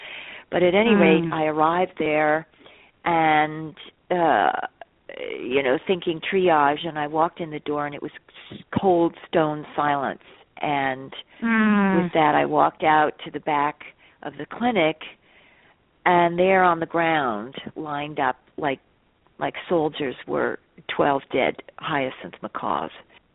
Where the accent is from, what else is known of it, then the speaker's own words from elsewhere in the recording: New Jersey, United States; I grew up in New Jersey in a wonderful community. There was a woods and fields behind where we lived.